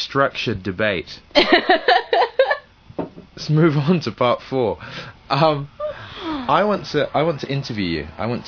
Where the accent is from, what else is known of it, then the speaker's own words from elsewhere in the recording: England, United Kingdom; I hear so much kind of what I think is shallow flattery about my accent, as if they've never heard anyone English before.